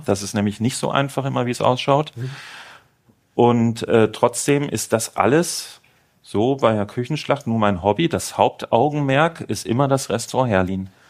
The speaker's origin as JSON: {"language": "German", "town": "Essen", "region": "North Rhine-Westphalia", "country": "Germany", "said": "in dem kleinen Ort, wo ich herkomme, Essen-Harzopf, so heißt das tatsächlich, der Vorort von Essen, Essen-Harzopf, da ist die Familie alt eingesessen, bis ins 16. Jahrhundert zurück"}